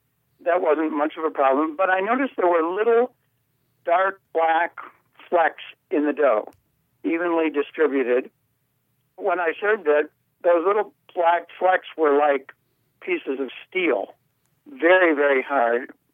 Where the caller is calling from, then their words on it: Prescott, Arizona, United States; Prescott, Arizona.